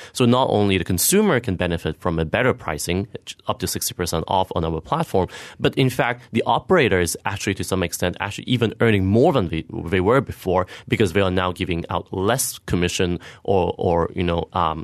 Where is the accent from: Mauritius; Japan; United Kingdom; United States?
Mauritius; English is a second language; I'm actually from Mauritius. So, you know what, Mauritius is quite a, you know, travel destinations.